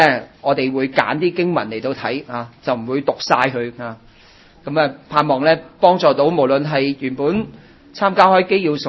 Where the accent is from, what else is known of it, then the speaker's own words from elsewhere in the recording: Hong Kong; 有人说我们是香港人，不过我们个个都有第二个乡下的，我的乡下呢就在浙江